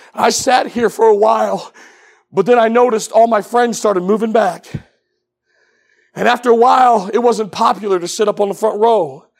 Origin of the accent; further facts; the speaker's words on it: Michigan, United States; But I grew up in Michigan, and we couldn't wait for the first snow.